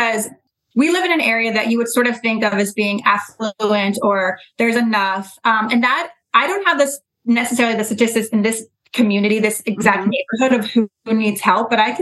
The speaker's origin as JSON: {"language": "English", "town": "Annapolis", "region": "Maryland", "country": "United States", "tie": "born or raised there", "lives_now": "Washington, United States", "said": "So I grew up in Annapolis, born and raised for the most of my life. I came to DC after I went to the University of Maryland."}